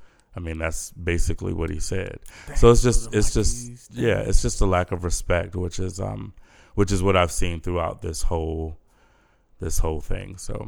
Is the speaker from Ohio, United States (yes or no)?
no; Indianapolis, Indiana, United States; I'm going to need you to pronounce my hometown better than that, sir. Indianapolis.